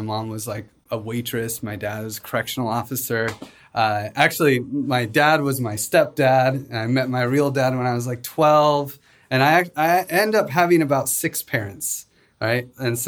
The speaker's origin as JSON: {"language": "English", "town": "Spokane", "region": "Washington", "country": "United States", "tie": "born or raised there", "said": "I grew up in Spokane, which is like part near in Washington State, near Idaho."}